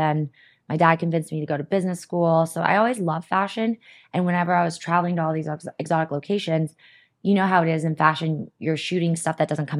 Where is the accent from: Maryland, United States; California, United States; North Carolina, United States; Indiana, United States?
California, United States; Manhattan Beach; also born or lived in San Diego; So I think everyone thinks I'm actually from San Diego, but I'm from Manhattan Beach originally.